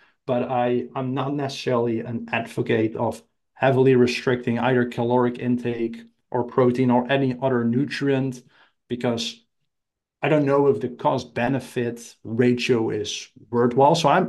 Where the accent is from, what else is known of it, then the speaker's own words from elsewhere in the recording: Netherlands; And I'm from the Netherlands where there's not that much sun.